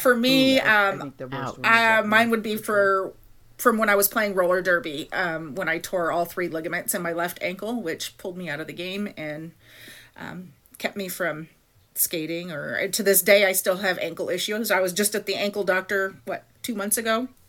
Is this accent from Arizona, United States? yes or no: yes; Arizona, United States; I've never been to Las Vegas, even though I was born and raised in Arizona.